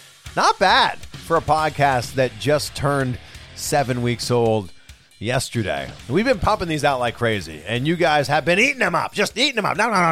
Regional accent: Toronto, Ontario, Canada; I watched him work a lot of independent wrestling shows in my hometown, Toronto, when I lived there.

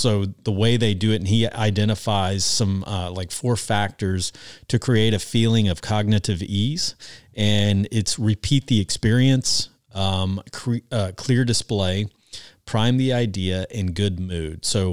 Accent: Georgia, United States; Oh, sure did. Yeah, when I was growing up in South Georgia, we had a well.

